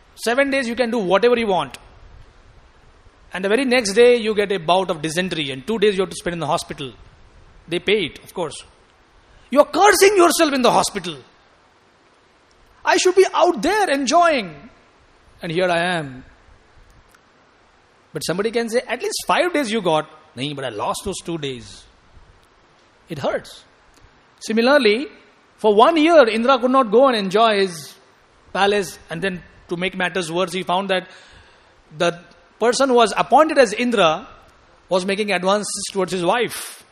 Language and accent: English; India; I am from India, a beggar country, according to you. Not according to me. According to you, I am from a poor country